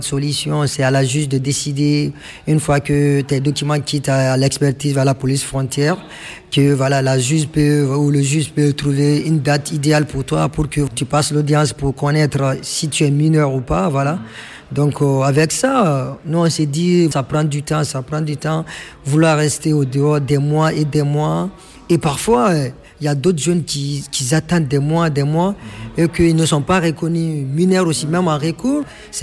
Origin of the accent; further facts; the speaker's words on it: Mali; now in Paris, France; Je suis malien d'origine et de nationalité. Je suis à Paris depuis le mois de novembre